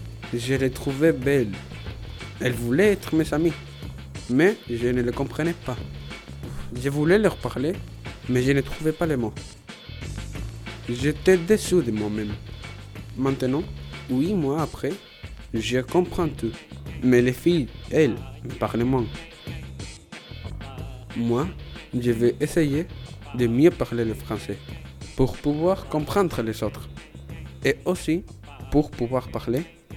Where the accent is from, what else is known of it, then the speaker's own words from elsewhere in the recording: Spain; French is a second language; le premier jour, je ne parlais pas français. Je suis espagnol et j'étais là depuis une semaine.